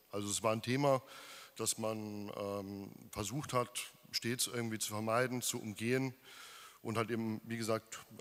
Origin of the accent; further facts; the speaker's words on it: Trier, Rhineland-Palatinate, Germany; Also ich bin nicht nur gebürtiger Trierer, ich habe auch meinen Lebensmittelpunkt hier in Trier. Und fühle mich auch sehr, sehr mit meiner Heimat hier verwurzelt, wie meine ganze Familie.